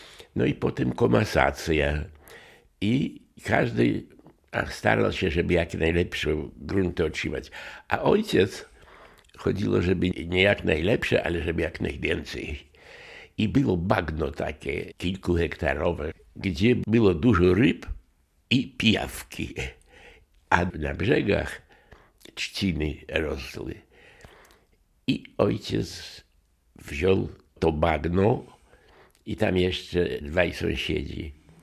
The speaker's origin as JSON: {"language": "Polish", "town": "Janów", "region": "Podlaskie Voivodeship", "country": "Poland", "tie": "born or raised there", "said": "Ja pochodzę z tych stron, z Białostoczyzny, z okolic Janowa, powiat Sokółka. I tam urodziłem się"}